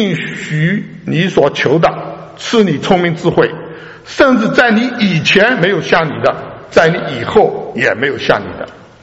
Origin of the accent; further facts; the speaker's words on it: China; now in United States; 从国内来到美国的我们从千里迢迢的中国来到美国